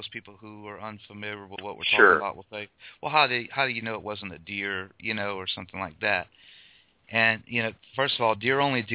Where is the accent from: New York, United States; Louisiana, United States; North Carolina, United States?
Louisiana, United States; Morgan City; I'm originally from Morgan City, Louisiana, so I have an idea